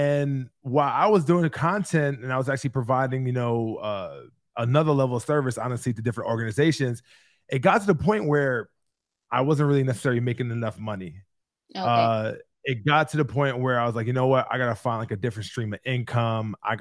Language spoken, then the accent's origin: English; New York, United States; moved away as an adult; now in Miami, United States; well, I'm originally from New York, came here in Miami in 2009.